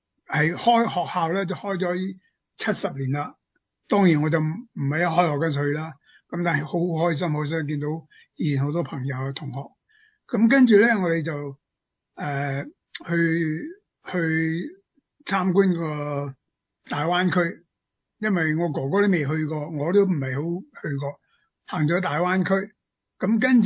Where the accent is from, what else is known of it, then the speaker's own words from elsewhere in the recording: Guangdong, China; 叫做我哋广东人叫做我中国人叫咩噶？